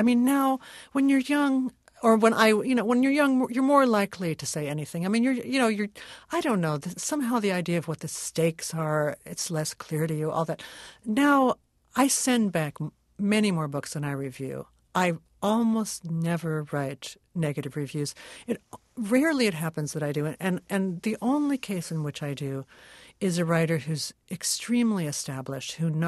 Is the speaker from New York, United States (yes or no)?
yes; Brooklyn, New York, United States; I mean, I grew up in Brooklyn, but and in my neighborhood, there was still, you know, Brooklyn, the city of churches.